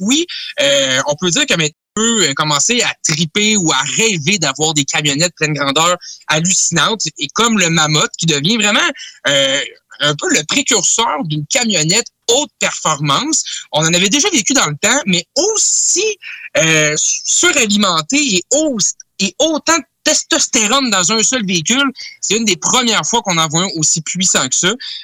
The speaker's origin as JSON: {"language": "French", "country": "Canada", "said": "mais chez nous au Canada"}